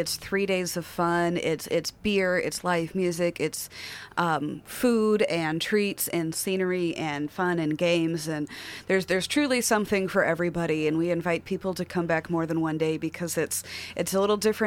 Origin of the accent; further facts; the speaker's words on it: Texas, United States; now in Astoria, United States; I'm originally from Texas. My professional background is in fundraising and community development. I've lived a handful of really great places on the West Coast while I was looking for Astoria.